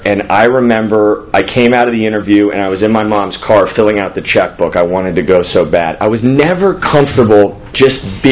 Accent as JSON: {"language": "English", "region": "Connecticut", "country": "United States", "tie": "born there", "said": "so I was born in 1979 in Connecticut"}